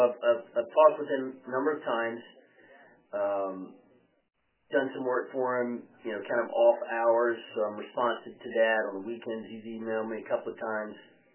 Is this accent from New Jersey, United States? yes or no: no; Mississippi, United States; I think I told you I grew up in Mississippi.